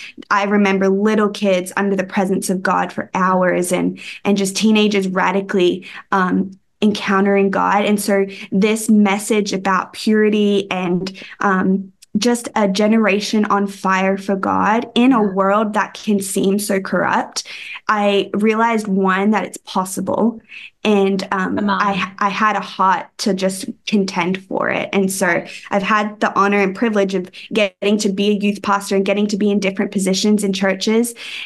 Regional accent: Queensland, Australia; So I am from Australia. If you can't tell by my accent, some people can say that they don't hear it anymore, that don't really sound Australian, but I'm Australian. I grew up in Australia on the Sunshine Coast of Australia.

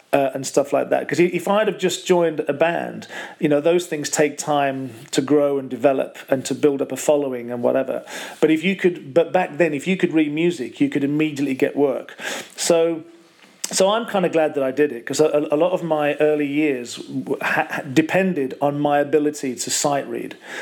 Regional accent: Wolverhampton, West Midlands, United Kingdom; because I'm originally from the West Midlands. I'm from Wolverhampton.

